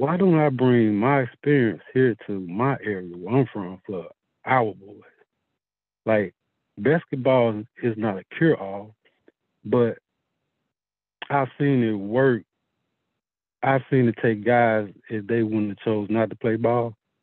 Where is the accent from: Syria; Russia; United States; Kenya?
United States; Elaine, Arkansas; you know, I'm from Elaine, but I haven't been home in so long. And I came back in 2019, West Elton, Arkansas.